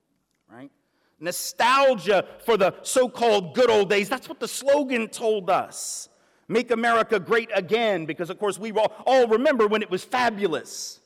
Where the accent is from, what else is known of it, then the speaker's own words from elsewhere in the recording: the South, United States; I'm from the South, man. We do nostalgia with grits.